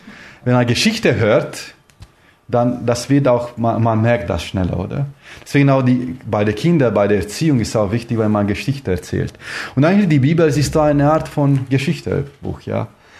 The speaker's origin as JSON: {"language": "German", "region": "Transylvania", "country": "Romania", "moved": "yes", "said": "Ich bin auch selber aus Siebenbürgen. Und man weiß, was bedeutet, alles von Null anzufangen."}